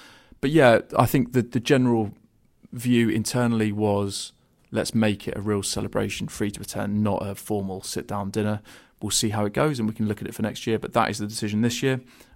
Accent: South West England, United Kingdom; Well, I was born and raised in Devon, so I was a season ticket holder at Plymouth Argyle from the early 90s.

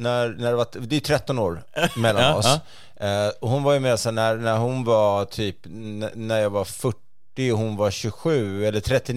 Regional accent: Denmark; dansk. Jag är dansk.

